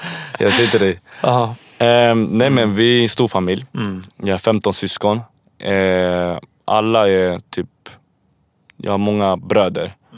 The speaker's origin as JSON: {"language": "Swedish", "town": "Värmdö", "region": "Stockholm County", "country": "Sweden", "tie": "born or raised there", "said": "jag är uppvuxen i Värmdö och tänkte, vi var bara 10 invandrarfamiljer liksom."}